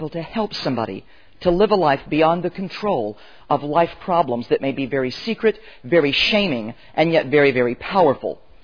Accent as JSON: {"language": "English", "country": "United States", "lives_now": "New Zealand", "said": "We've been living now in New Zealand for the last 3 years, but I suppose my accent betrays my original homeland is the United States."}